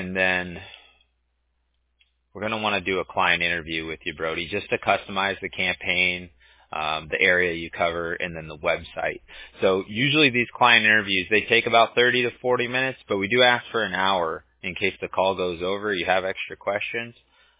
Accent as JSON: {"language": "English", "town": "Huntington Beach", "region": "California", "country": "United States", "tie": "born or raised there", "said": "I grew up in Huntington Beach, so we used to call everybody bro as like a term of endearment."}